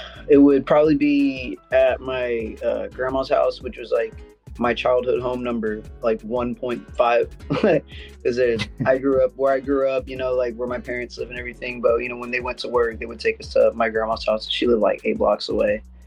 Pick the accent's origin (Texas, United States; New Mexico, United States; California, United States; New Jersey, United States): Texas, United States; Houston; I'm from Houston, Texas.